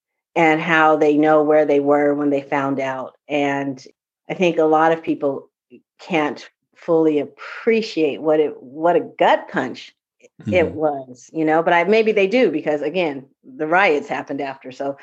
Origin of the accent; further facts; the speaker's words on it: Long Beach, California, United States; growing up in the South Bay area. I was born and raised in Long Beach.